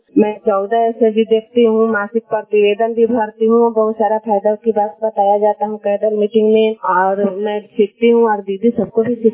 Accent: Ghatara Math, India; मैं घटारा मठ की रहने वाली हूँ।

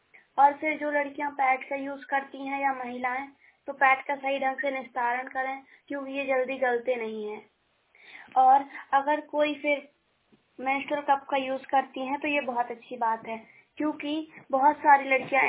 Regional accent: Panna, Madhya Pradesh, India; और मैं पुराने पन्ना गांव से हूँ और पन्ना जिले से।

